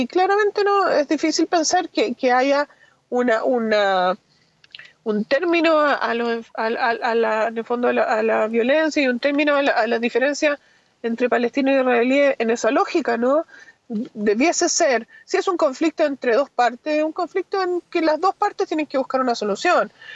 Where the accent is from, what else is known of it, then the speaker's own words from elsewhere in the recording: Chile; Porque nosotros también somos chilenos